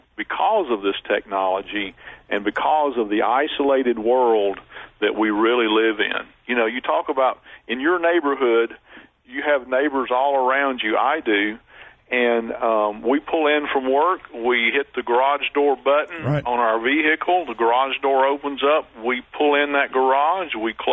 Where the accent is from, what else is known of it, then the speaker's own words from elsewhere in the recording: Atlanta, Georgia, United States; I was born and raised in Atlanta.